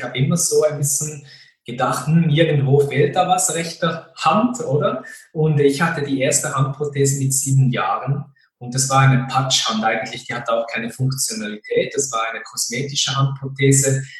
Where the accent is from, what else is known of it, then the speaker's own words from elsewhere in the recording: Fribourg, Switzerland; 41 Jahre alt, bin ohne rechte Hand zur Welt gekommen. Und ich bin sehr behütet und geborgen aufgewachsen im Freiburger Land in der Westschweiz.